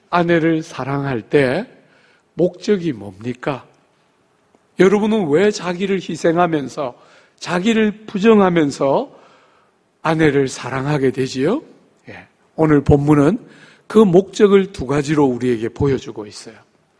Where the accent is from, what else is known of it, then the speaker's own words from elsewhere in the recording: Gyeongsang, South Korea; 여러분, 저는 경상도 남자지만